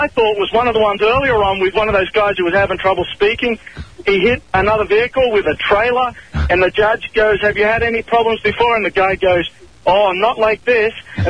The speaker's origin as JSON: {"language": "English", "country": "Australia", "said": "And I'm an Australian, by the way"}